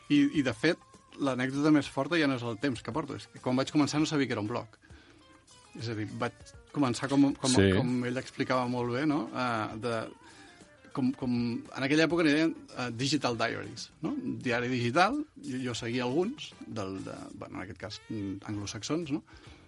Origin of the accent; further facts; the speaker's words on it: Torrelavit, Catalonia, Spain; Clar, jo sóc de Torrelavit, no? D'aquí el Penedès, no?